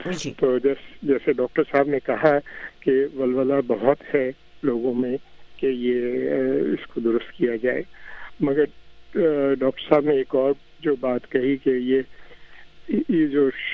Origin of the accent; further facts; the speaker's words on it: Karachi, Sindh, Pakistan; moved away as an adult; now in United States; میں میرا تعلق کراچی سے ہے، میں 20 سال کا تھا جب میں ادھر آیا امریکہ میں